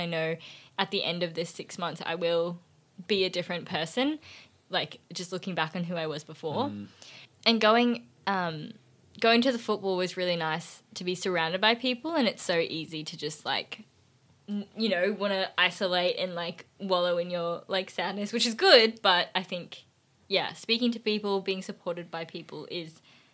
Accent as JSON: {"language": "English", "region": "Victoria", "country": "Australia", "said": "Okay, I'm from Victoria."}